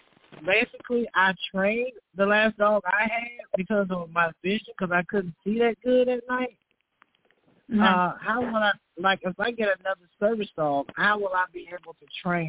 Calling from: Augusta, Georgia, United States; I am currently calling from Augusta.

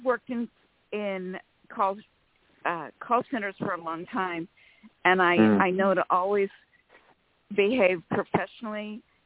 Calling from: California, United States; from California.

